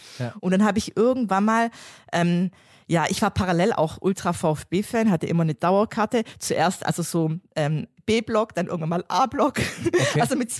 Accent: Neustadt, Germany; in Neustadt und dort habe ich auch meine ersten Fußballerfahrungen gemacht

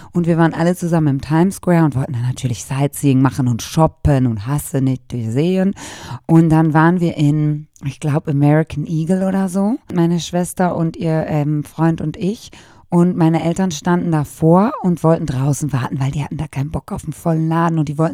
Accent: North Rhine-Westphalia, Germany; Wir kommen ja aus Münsterland, da ist Dortmund ja nicht so weit.

